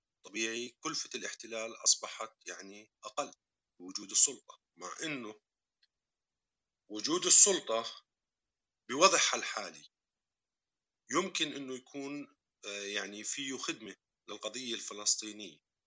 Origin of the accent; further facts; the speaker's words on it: Jordan; لكن أنا كأردني لما أقولها بقولها بطريقة موضوعية